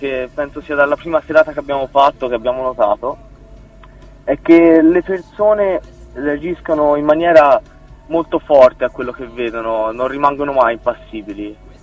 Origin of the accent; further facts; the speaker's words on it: Pontedera, Tuscany, Italy; Noi siamo di Pontedera e dintorni, che è vicino a Pisa.